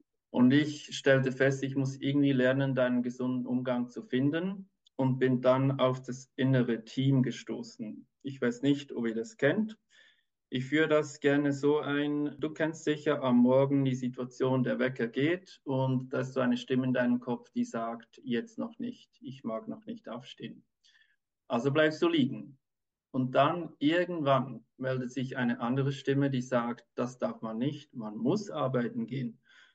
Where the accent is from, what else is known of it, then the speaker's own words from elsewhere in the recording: Switzerland; ich bin aus der Schweiz und arbeite seit 14 Jahren mit Kindern